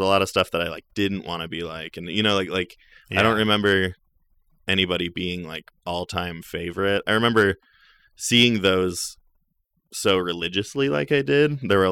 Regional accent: Middleton, Idaho, United States; also born or lived in Garden Valley; now in Idaho City, United States; Well, I grew up in Garden Valley for my like young childhood, and then Middleton for kind of like the later, you know, middle school, high school.

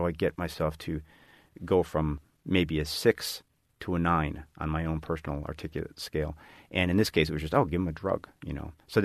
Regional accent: Chicago, Illinois, United States; I was an engineering student and I grew up in Chicago.

